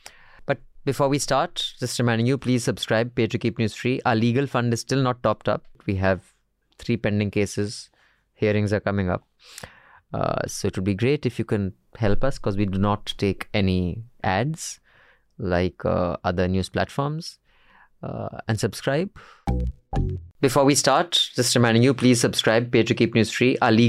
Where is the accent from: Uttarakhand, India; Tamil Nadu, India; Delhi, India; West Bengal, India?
Uttarakhand, India; Dehradun; From Dehradun, my hometown.